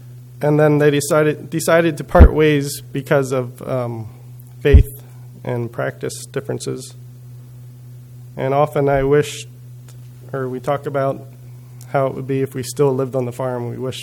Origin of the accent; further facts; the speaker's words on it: Cochranville, Pennsylvania, United States; born there; That's who I am. It's part of my identity. I was born on May 22, 1985. In Cochranville, Pennsylvania.